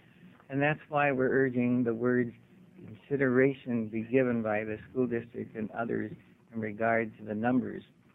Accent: Portland, Oregon, United States; I'm from Portland with the Oregon Association for Children and Adults with Learning Disabilities.

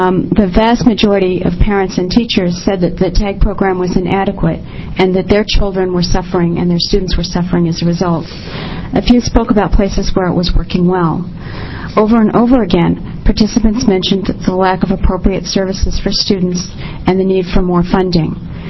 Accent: Portland, Oregon, United States; For the record … from Portland.

